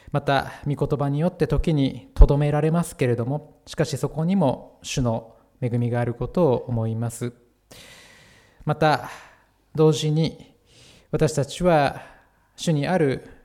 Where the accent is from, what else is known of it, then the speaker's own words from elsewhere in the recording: Hidaka, Hokkaido, Japan; 私が生まれ育った日高のですね、風景が結構な頻度でこう出てくるんですね